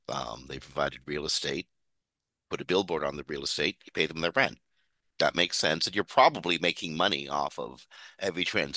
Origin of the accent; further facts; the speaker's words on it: Toronto, Ontario, Canada; Geoffrey Hinton is from University of Toronto. My hometown.